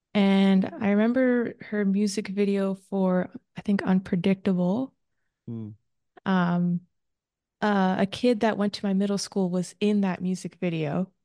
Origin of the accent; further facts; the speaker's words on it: Brampton, Ontario, Canada; And she's from my hometown. So I'm like, gotta. Anyone from my hometown, like … love. I support her music, love her music. Anyone that's, yeah, from Brampton or from Canada, I'm there supporting